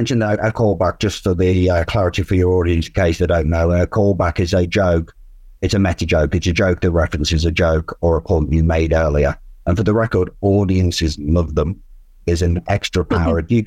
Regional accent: England, United Kingdom; You know, I'm an Englishman, I'm not overly familiar with your American sports team.

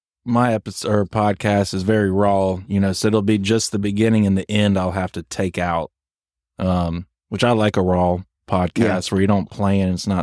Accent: Charlotte, North Carolina, United States; But grew up in Charlotte, two loving parents, have a sister 2.5 years younger than me.

